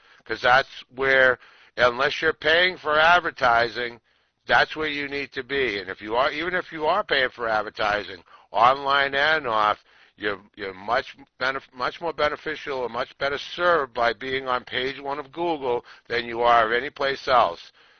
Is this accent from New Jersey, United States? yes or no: yes; New Jersey, United States; Like I said … I'm from New Jersey.